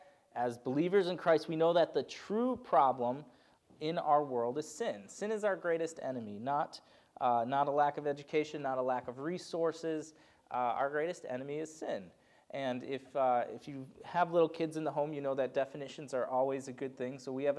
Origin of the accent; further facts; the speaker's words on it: Detroit, Michigan, United States; And before that, we were in Chicago for a little while at school, and I grew up in Detroit.